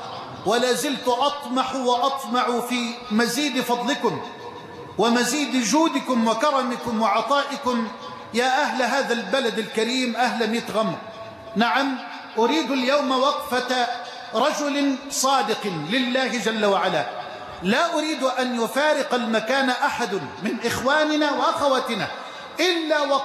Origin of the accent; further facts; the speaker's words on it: Egypt; اللهم اجعل بلدنا مصر أمنا أمانا سخاء رخاء